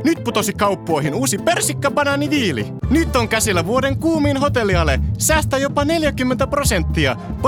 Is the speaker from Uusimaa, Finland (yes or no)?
yes; Espoo, Uusimaa, Finland; tulen Espoosta ja tässä ovat ääninäytteeni